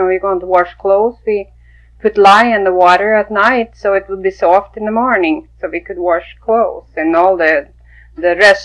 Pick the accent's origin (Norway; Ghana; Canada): Norway; English is a second language; now in Fairbanks, United States; Well, when I came from Norway, and I came to Fairbanks, I didn't even speak a word of English.